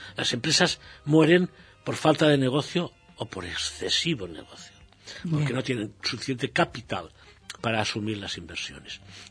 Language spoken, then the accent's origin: Spanish; Valencian Community, Spain; nosotros, como numantinos valencianos, no sé si numantinos o saguntinos